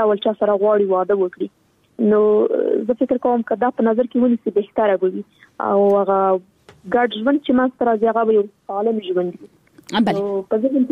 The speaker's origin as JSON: {"language": "Pashto", "country": "Afghanistan", "tie": "born or raised there", "said": "نن ورځ موږ څومره کلونه کېږي چې په افغانستان کې جګړه روانه ده زه خو شخصا په جګړه کې پیدا شوی یم دا د په جګړه کې را لویه شولم"}